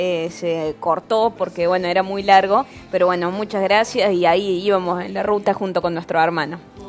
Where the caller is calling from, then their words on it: Federal, Entre Ríos, Argentina; desde Federal en la provincia de Entre Ríos.